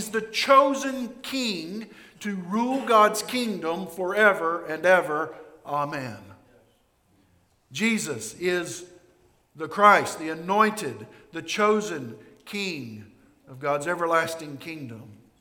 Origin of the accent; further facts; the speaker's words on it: Ireland; So Irish knew this. I'm Irish.